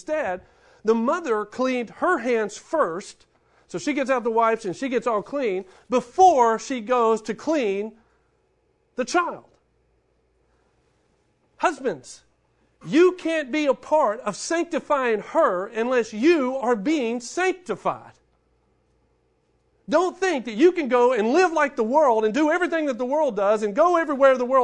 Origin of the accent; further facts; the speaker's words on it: Shreveport, Louisiana, United States; we had the door frame in our house growing up in Shreveport